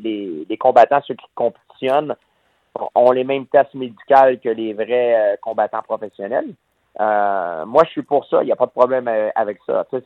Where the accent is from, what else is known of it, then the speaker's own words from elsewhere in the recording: Saint-Isidore, Canada; Puis j'ai déménagé en appartement vers 16, 17, peut-être 18 ans dans ce bout-là. Et c'est là que j'ai quitté Saint-Isidore, mais je garde toujours le pied à Saint-Isidore aussi parce que j'y retourne voir mes parents à chaque semaine.